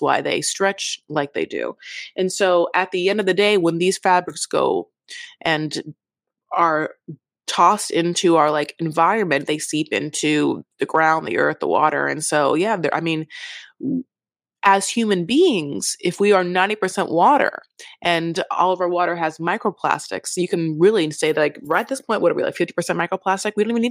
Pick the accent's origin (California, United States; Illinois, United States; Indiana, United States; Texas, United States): California, United States; Newport Beach; Again, I'm from Newport Beach. I'm in Newport Beach right now. I'm so close to Fashion Island.